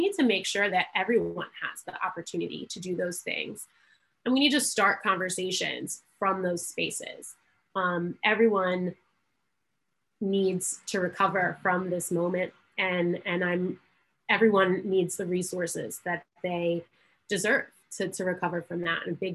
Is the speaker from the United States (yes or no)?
yes; Baltimore, Maryland, United States; I grew up in Baltimore, and I've lived kind of all over the country.